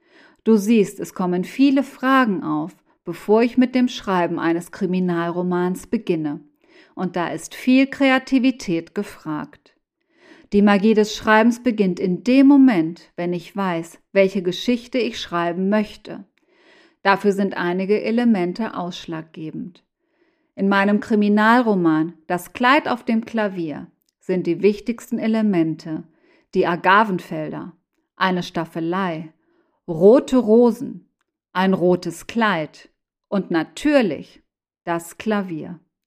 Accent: Mexico; Bislang haben diese in meiner Heimat Mexiko stattgefunden.

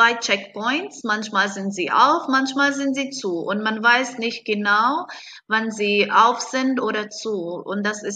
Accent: Beit Jala, West Bank, Palestine; born there; German is a second language; Ich bin hier in Bet Jalla geboren und ich arbeite auch in Bet Jalla an die deutsche Schule Talita Kumi.

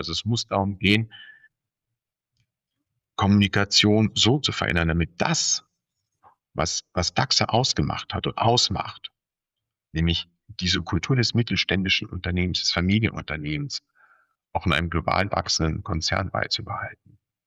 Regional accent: Baden-Württemberg, Germany; als ich damals einst im Schwäbischen, im Schwabenland, wo ich herkomme, politisch aktiv wurde. Da hieß es zunächst einmal, ich soll doch erst einmal Schwäbisch lernen.

